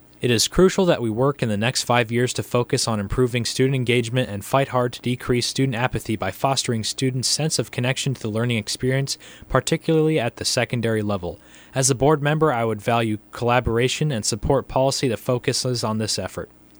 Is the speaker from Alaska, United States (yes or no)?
yes; Palmer, Alaska, United States; I was born in Palmer and have lived in Alaska my entire life.